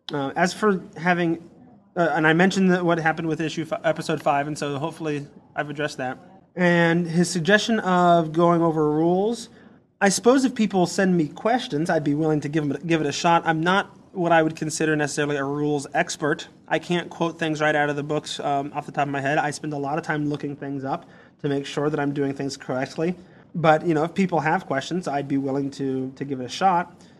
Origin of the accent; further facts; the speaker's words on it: Iowa, United States; now in Omaha, United States; I used to live in Iowa. I went to college in Iowa. I grew up in Iowa. I now actually live in Omaha, Nebraska.